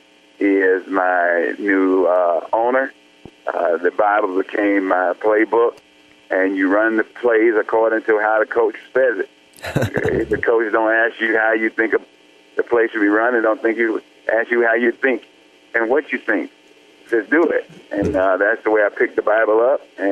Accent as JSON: {"language": "English", "region": "Alabama", "country": "United States", "tie": "born or raised there", "said": "this white Christianity that I was seeing growing up in Alabama."}